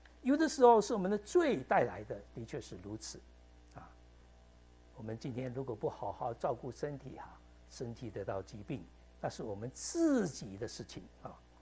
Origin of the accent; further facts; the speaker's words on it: Malaysia; moved away as an adult; now in United States; 我以前在美国开始的时候念书的时候，大概在美国八年才回家。哦，我是马来西亚来的。